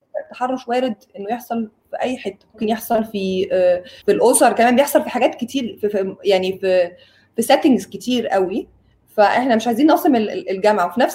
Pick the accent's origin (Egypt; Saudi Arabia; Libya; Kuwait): Egypt; وهي من أكتر الناس المعروفة عندنا في مصر في المجال ده